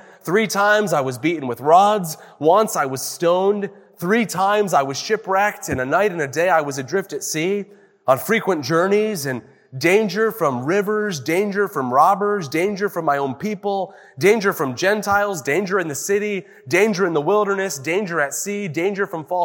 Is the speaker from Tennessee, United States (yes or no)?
yes; Knoxville, Tennessee, United States; born there; I was born in Knoxville, Tennessee. I still bleed orange